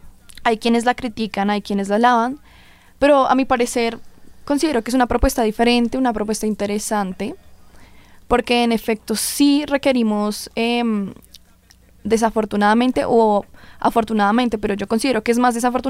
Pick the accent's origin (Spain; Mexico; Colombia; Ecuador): Colombia; e incluso nosotros mismos como colombianos